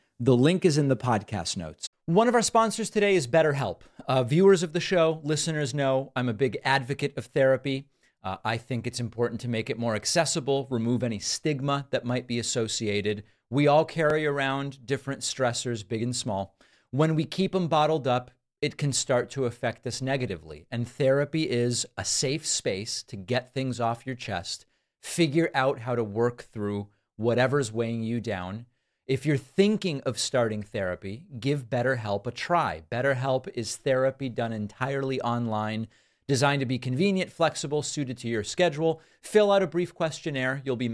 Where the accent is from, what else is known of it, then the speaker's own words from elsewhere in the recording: Argentina; I'm Jewish. I'm from Argentina.